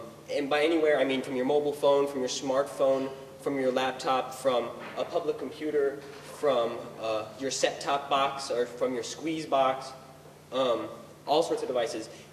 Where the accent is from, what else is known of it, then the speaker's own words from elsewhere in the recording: United States; from the States.